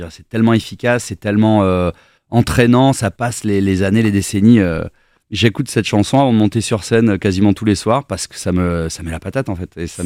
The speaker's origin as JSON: {"language": "French", "region": "Auvergne-Rhône-Alpes", "country": "France", "tie": "born or raised there", "said": "j'ai grandi en Ardèche, donc de l'autre côté du Rhône, à la campagne. Alors, vraiment, vraiment à la campagne. Un vrai petit campagnard."}